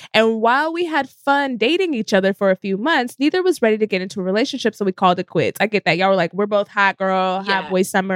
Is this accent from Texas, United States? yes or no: yes; Frisco, Texas, United States; I'm from Dallas, Texas. Like Frisco, to be